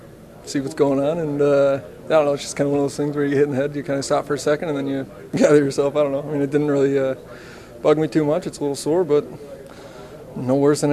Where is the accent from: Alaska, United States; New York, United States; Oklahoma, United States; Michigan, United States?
Michigan, United States; Detroit; I grew up in Detroit, he reminds me a lot of Lindstrom